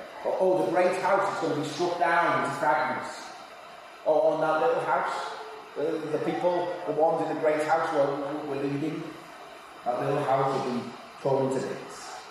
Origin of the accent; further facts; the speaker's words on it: Wales, United Kingdom; You know, growing up in Wales, easy to find people in Wales who think that Wales is the centre of the universe.